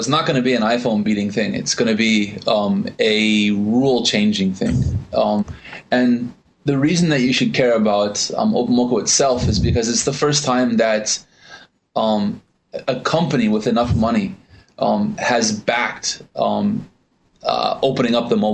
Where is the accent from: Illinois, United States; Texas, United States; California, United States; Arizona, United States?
California, United States; San Diego; So I am a guy from San Diego, and somehow I managed to end up working for a Taiwanese OEM